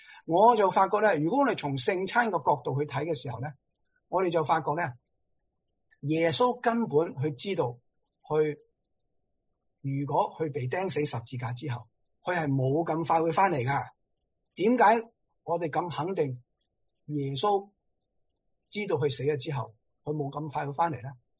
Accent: China; 我哋中国人咧听到呢句说话咧最开心啦吓，

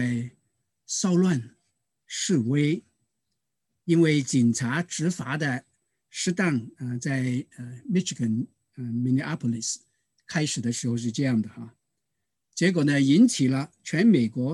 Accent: China; 用我们中国人的话语来讲呢，叫做人要居安就思危啊。

